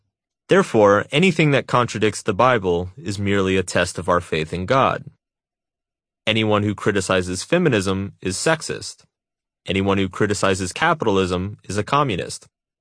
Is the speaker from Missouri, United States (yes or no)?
no; Texas, United States; Growing up in Texas, Jesus and football were the only gods that mattered.